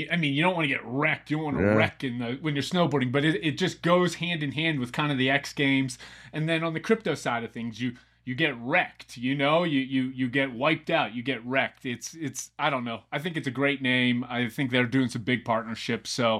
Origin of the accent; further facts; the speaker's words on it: Pittsburgh, Pennsylvania, United States; Giant Eagle for all my Pittsburgh people out there. I grew up in Pittsburgh.